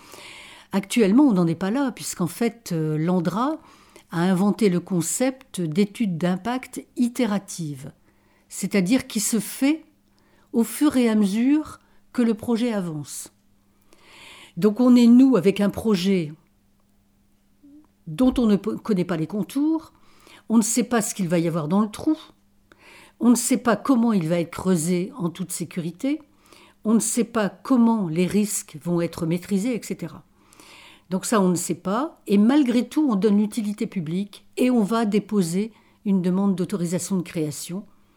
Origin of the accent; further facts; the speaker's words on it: Dunkirk, Hauts-de-France, France; Moi, je viens de Dunkerque, du Nord.